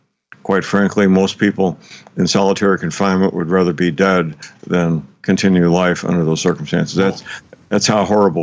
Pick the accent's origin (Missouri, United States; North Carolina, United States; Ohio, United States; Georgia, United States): Missouri, United States; My home state of Missouri, once we get a new governor, possibly